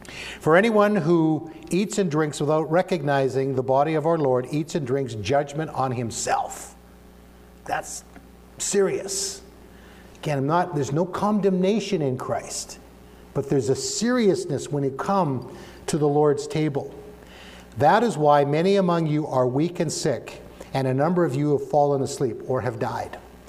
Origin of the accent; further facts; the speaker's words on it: Canada; I'm a Canadian and all that.